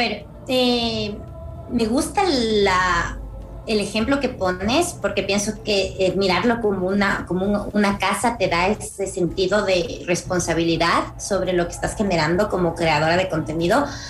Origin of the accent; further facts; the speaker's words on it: Ecuador; now in Los Angeles, United States; soy ecuatoriana y estoy acá desde Los Ángeles.